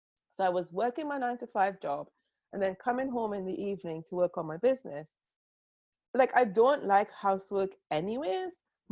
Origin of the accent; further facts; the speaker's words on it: Trinidad & Tobago; My family, you know, I grew up in Trinidad.